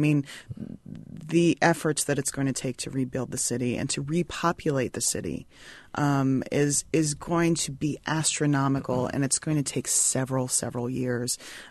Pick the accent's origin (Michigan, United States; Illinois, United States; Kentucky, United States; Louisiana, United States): Louisiana, United States; New Orleans; also born or lived in Ohio; I wasn't even born in New Orleans. I was born in Ohio, and my family, we moved to New Orleans, I guess when I was about 8 or 9 or so.